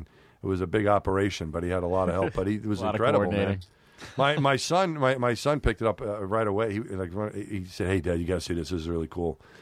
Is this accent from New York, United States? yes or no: yes; New York City, New York, United States; New York City, when I was growing up in New York, it's a lot different.